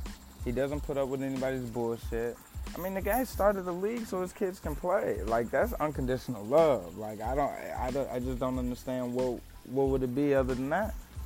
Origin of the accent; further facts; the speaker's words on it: Detroit, Michigan, United States; I got to see him play in person against my hometown Pistons.